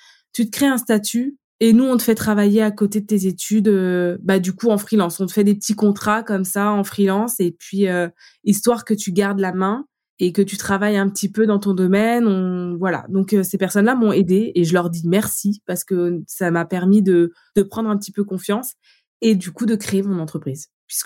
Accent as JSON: {"language": "French", "town": "Vitré", "region": "Brittany", "country": "France", "also_born_or_lived": "Laval", "lives_now": "Paris, France", "said": "je viens de Vitré, j'ai été faire mes études à Laval et j'arrive à Paris"}